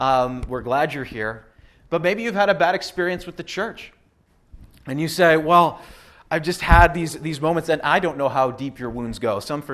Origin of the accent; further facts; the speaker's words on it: Canada; I mean, I'm Canadian, and if you're Canadian, you know